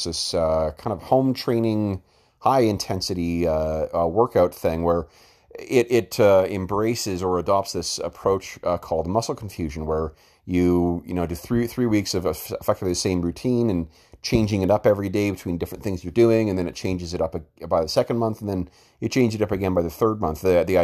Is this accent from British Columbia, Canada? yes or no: no; Winnipeg, Manitoba, Canada; Norse myths come made flesh in central Canada, in Winnipeg, my hometown.